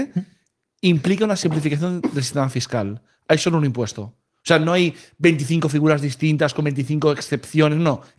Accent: Barcelona, Catalonia, Spain; yo soy de Barcelona

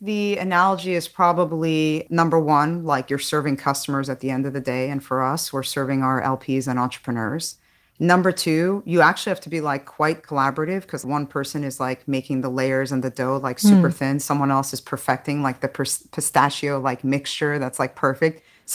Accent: California, United States; So I grew up in the Bay Area. I'm Armenian. My parents moved to the U.S. from Iraq, actually.

